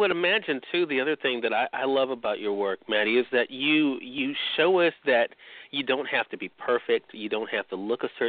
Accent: Mississippi, United States; Those joining us on the radio dial in my home state of Mississippi at WYAD 94.1 FM, we're glad you could be with us

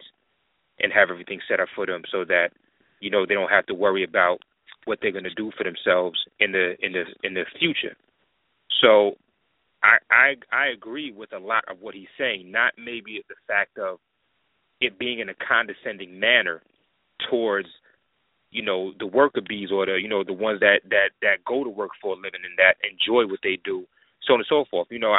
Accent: New York City, New York, United States; I grew up in it, you know, being from there. Not to say anybody else growing up outside of New York City doesn't have cockiness and arrogance with it

